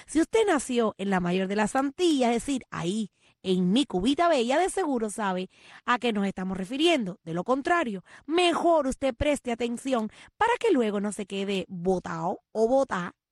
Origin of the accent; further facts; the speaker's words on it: Venezuela; yo quiero luz y mucha prosperidad para mi pueblo Venezuela